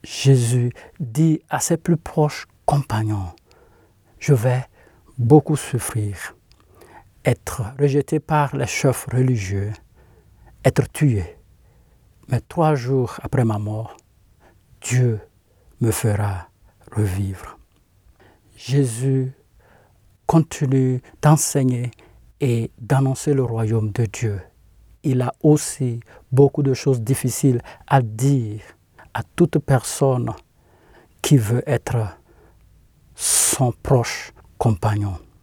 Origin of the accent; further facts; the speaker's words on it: Togo; je suis originaire du Togo.